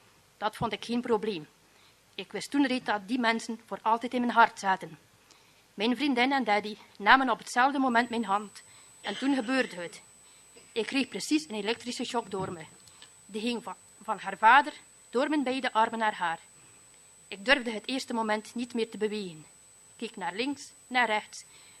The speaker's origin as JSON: {"language": "Dutch", "town": "Harelbeke", "region": "Flanders", "country": "Belgium", "tie": "born or raised there", "said": "Ik ben opgegroeid in Harelbeke, in een katholiek gezin."}